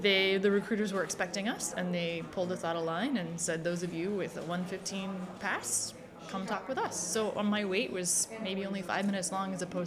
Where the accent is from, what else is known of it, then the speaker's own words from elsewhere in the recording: Pacific Northwest, United States; I love fungus. I'm from the Northwest.